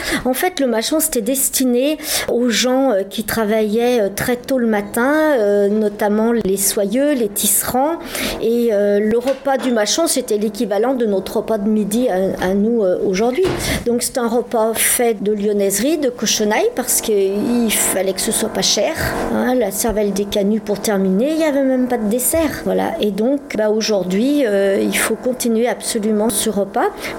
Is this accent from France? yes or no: yes; Lyon, Auvergne-Rhône-Alpes, France; born there; Moi, j'adore Lyon. Je suis née à Lyon. J'aime ma ville plus que tout, quoi. Quand je pars, je suis toujours heureuse de revenir à Lyon.